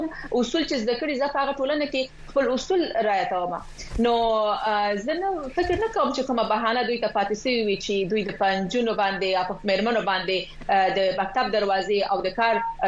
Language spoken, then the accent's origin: Pashto; Afghanistan; زه په افغانستان کې لوی سوی یم، ما په افغانستان کې درس ویلی دی، مکتب مې په افغانستان کې ویلی دی، پوهنتون په افغانستان کې ویلی، ما په افغانستان کې کار کړی دی.